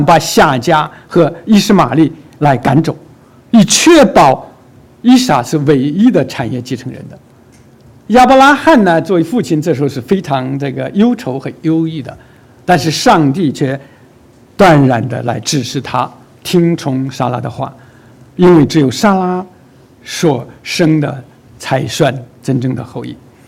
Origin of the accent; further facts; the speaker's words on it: Shandong, China; 我呢是出生在中国大陆山东的一个比较贫穷地方的农村家庭